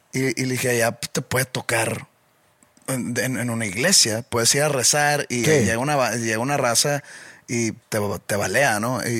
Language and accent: Spanish; Mexico; O por qué somos conocidos los mexicanos en el extranjero.